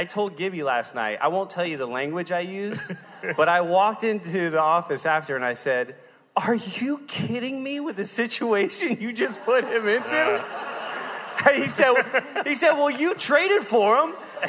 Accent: Miami, Florida, United States; so I grew up in Miami, Florida, and then went into a minor league clubhouse

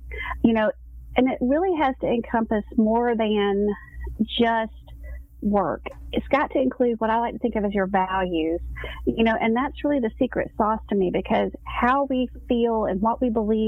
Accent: the South, United States; especially me, I was raised in the South and, you know, always grew up with a mom that's like, don't talk about yourself.

